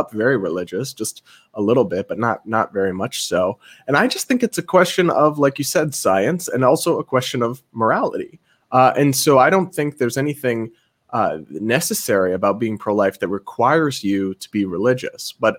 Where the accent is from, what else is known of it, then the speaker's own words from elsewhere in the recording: Massachusetts, United States; because we're both from Massachusetts, right?